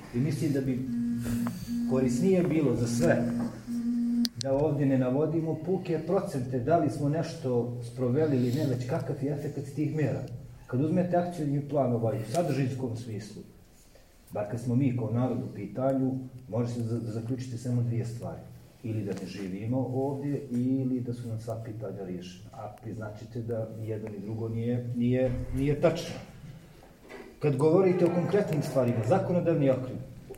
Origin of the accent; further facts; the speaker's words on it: Sandžak, Serbia; kod nas u Sandžaku se i dalje nastavlja praksa obrnuto proporcionalnog zapošljavanja po nacionalnom ključu